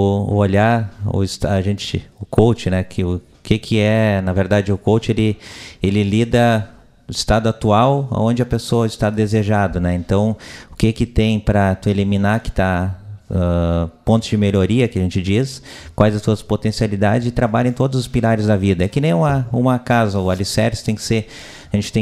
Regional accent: São Lourenço do Sul, Rio Grande do Sul, Brazil; nasci aqui no interior de São Lourenço Sul, da Ses Maria. Sou da Ses Maria

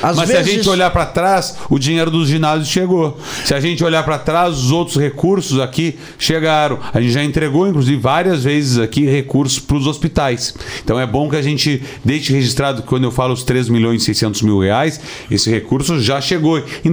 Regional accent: Rio Grande do Sul, Brazil; Eu disse, eu sou da Zona Sul, moro na Zona Sul, defendo a Zona Sul

